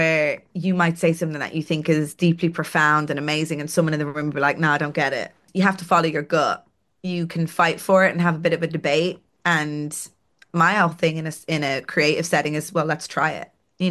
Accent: Donaghmede, Leinster, Ireland; Oh, I'm from Donaghmede, so I literally was from

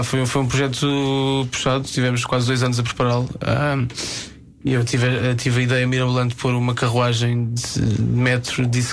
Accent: Setúbal, Portugal; eu cresci na Margem Sul e havia muito a referência aos murais do 25 de Abril

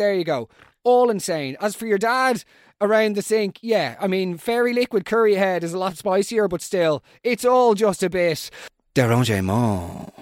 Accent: Ireland; as Irish people, let's be honest, we are fairly well versed in shoving things under the carpet.

